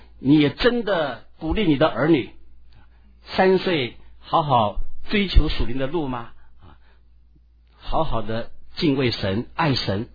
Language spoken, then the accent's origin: Chinese; China; 那有一个，各位知道啊，我们中国人这次相当厉害啊